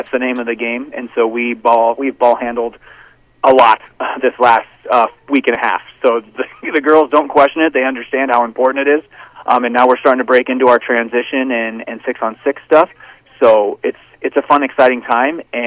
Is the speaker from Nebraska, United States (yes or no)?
yes; Genoa, Nebraska, United States; my mom and dad and I are from Genoa, and that's where I grew up in Genoa, Nebraska, graduated from Twin River High School in 2006